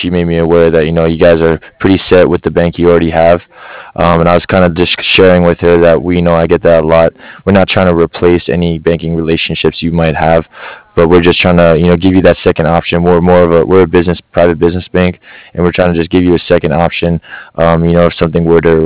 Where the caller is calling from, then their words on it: Cardiff, Wales, United Kingdom; So I'm calling from Cardiff, spelled C-A-R-D-I-F-F.